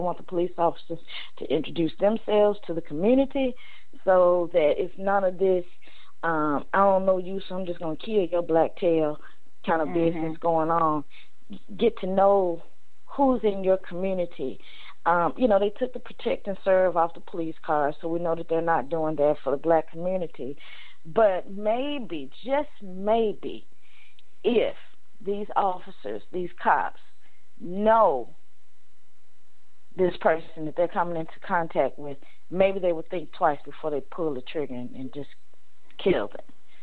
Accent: Memphis, Tennessee, United States; I was so surprised to see that my hometown, Memphis, was demonstrating after some of the violence that took place last week. Go Memphis.

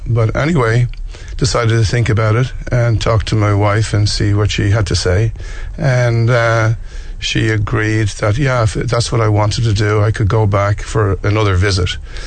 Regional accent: Dublin, County Dublin, Ireland; born and raised in Dublin. Worked in Dublin all my life

